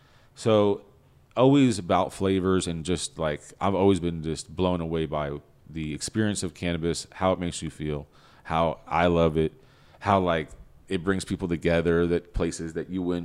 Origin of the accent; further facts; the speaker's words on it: San Fernando Valley, California, United States; like I grew up in the San Fernando Valley. I went to Humboldt because I wanted to go to where the best weed was for college.